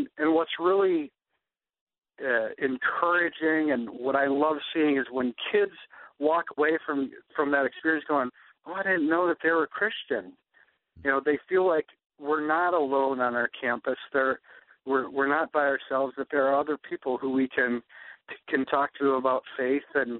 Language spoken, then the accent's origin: English; California, United States; We're from California, so it was kind of a hard move for him, and he was in high school.